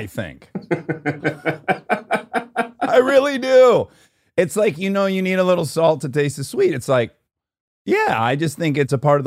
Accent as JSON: {"language": "English", "town": "Milford", "region": "Michigan", "country": "United States", "said": "where are you from? Milford. Forget that. That's a half-hour conversation. Where are you from? Detroit. Great."}